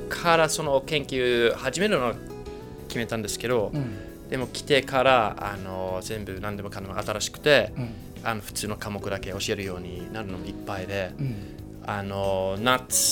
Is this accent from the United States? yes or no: no; United Kingdom; Japanese is a second language; now in Japan; いや、自分から見たらまだイギリス人だとはっきり思うんですけど